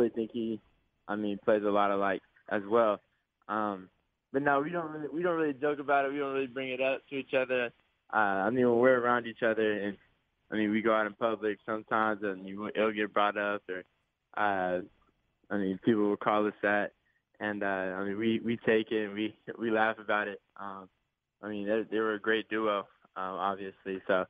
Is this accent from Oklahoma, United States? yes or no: yes; Oklahoma, United States; Just from growing up in Oklahoma and going all the Thunder games growing up and just being a fan of Russell growing up as a kid